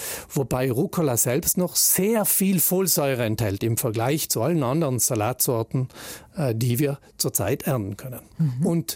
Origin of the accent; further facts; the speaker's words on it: Trentino-Alto Adige, Italy; Das ist ja bei uns in Südtirol so üblich